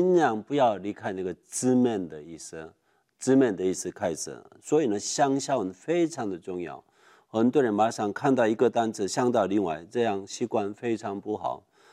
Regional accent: South Korea; Chinese is a second language; now in New York, United States; 我在纽约新兴圣经神学院找圣经的一个人，我是一个韩国人，所以你要原谅我，不太标准的普通话播音。

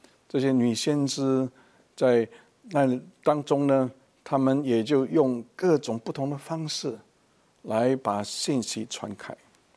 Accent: China; 那各位观众，其实我们中国人经常也就是希望人家记得我们是某某人，

